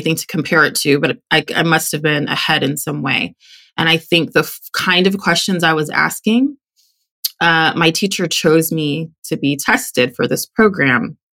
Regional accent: Texas, United States; I grew up in Texas, and so it was called gifted and talented.

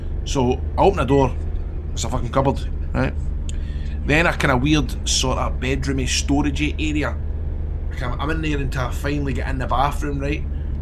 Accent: Scotland, United Kingdom; I'm from Scotland, where are you from?

